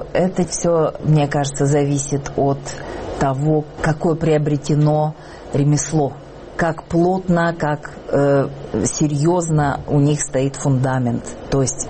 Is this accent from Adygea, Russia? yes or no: yes; Adygea, Russia; Я с Кавказа, да. Я адыгейка, я черкешенка.